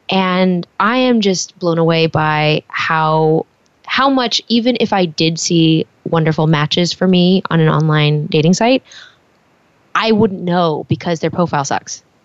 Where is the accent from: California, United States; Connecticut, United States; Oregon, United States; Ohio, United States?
California, United States; Hollywood; growing up in Hollywood, you're like, things happen all the time